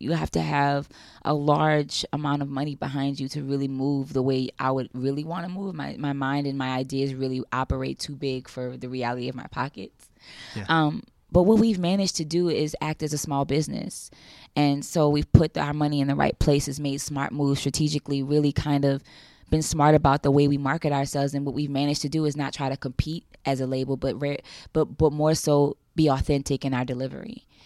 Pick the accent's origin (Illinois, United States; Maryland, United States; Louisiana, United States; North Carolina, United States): Louisiana, United States; New Orleans; I came from New Orleans where there were no options.